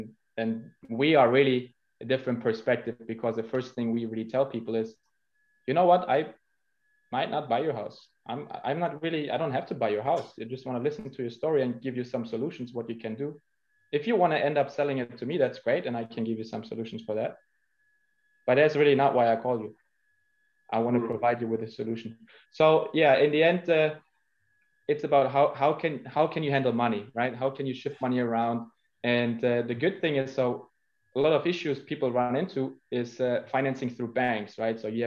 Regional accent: Germany; English is a second language; Debt, and I'm a German, right? I'm from Germany.

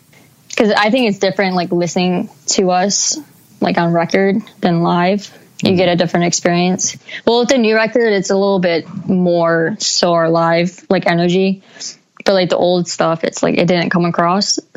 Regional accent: Detroit, Michigan, United States; I actually live like 20 minutes north, so I can't really like call myself a Detroiter

